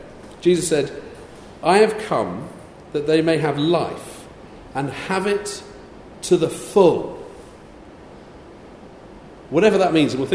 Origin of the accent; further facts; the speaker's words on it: South West England, United Kingdom; I had the privilege and the joy, in fact, of growing up in Cornwall.